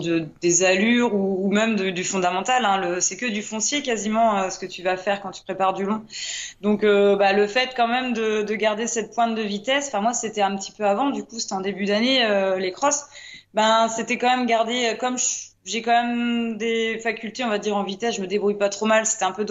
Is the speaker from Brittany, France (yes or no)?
yes; Brittany, France; Par chez nous, en Bretagne, on a quand même un beau palmarès d'hommes et de femmes qui courent bien.